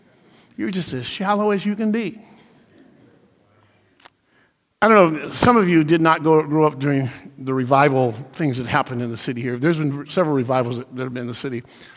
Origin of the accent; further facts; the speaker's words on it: Portland, Oregon, United States; She was raised in Southwest Portland. I was raised in St. John's.